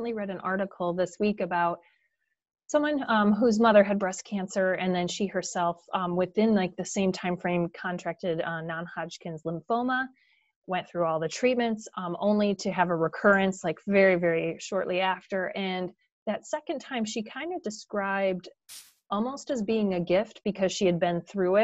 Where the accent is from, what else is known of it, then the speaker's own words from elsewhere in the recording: Michigan, United States; And I grew up in Michigan